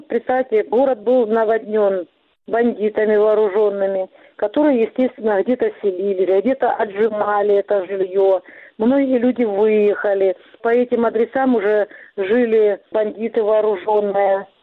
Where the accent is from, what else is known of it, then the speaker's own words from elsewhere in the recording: Donetsk, Donetsk Oblast, Ukraine; Когда случилась российская агрессия, пришла война в мой родной город, в мой дом.